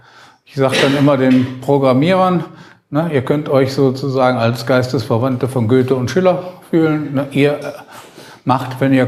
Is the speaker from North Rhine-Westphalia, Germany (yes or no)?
yes; Düsseldorf, North Rhine-Westphalia, Germany